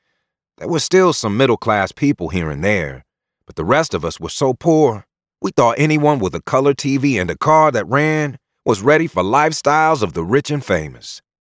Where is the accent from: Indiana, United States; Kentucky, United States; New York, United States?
Indiana, United States; Indianapolis; Being a black man in Indiana, it ain't no joke. I'm from Naptown, not Indianapolis. We call it Naptown.